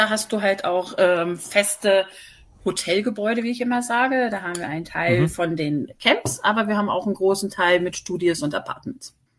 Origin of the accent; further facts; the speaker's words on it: Northern Germany, Germany; born there; now in Frankfurt, Germany; Also, momentan lebe ich in Frankfurt oder in so einem kleinen Ort nahe Frankfurt. Gebürtig bin ich allerdings aus Norddeutschland, aus einem noch kleineren Dörfchen.